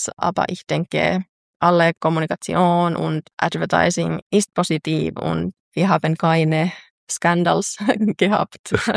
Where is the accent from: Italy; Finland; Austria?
Finland; Jyväskylä, Central Finland; German is a second language; Ja, ich komme aus Jyväskylä. Jyväskylä ist in der Mitte Finnland